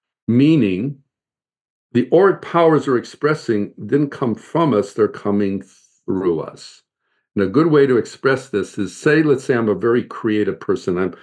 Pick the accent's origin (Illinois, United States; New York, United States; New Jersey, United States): Illinois, United States; Chicago; now in Los Angeles, United States; You know, I grew up in Chicago, and in Darien, California, my friends and family, I think he's been in LA too long.